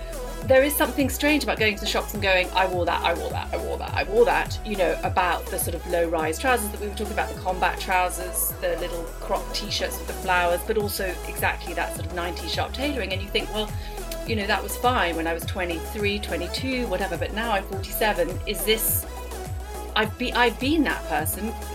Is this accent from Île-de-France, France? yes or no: yes; Paris, Île-de-France, France; I grew up in Paris.